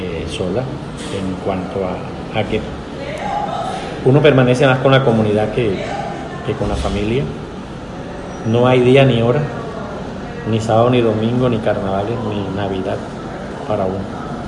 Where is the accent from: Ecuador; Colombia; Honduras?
Colombia; Fundación, Magdalena; moved away; el día que yo me vine del municipio de Fundación, se me vino el mundo encima